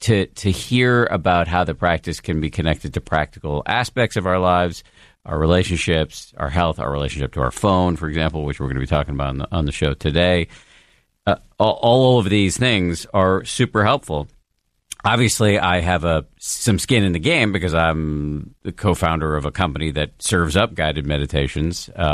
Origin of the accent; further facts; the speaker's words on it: Maine, United States; accent: Maine; I won't else spare you my Maine accent because it's terrible.